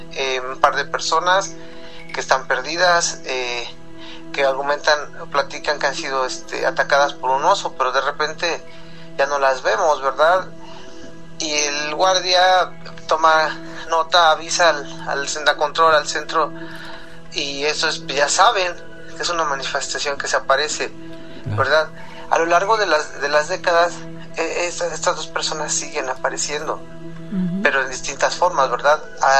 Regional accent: Mexico City, Mexico; now in Zacatecas, Mexico; Hoy día vivo en Zacatecas, pero yo soy de Ciudad de México, nací y crecí allí.

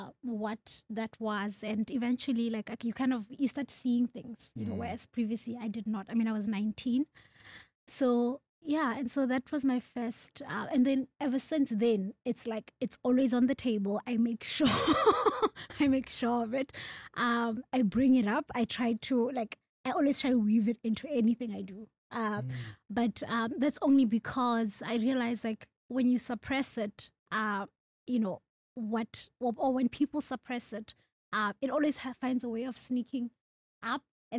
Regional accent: South Africa; I grew up in South Africa. I'm from a village.

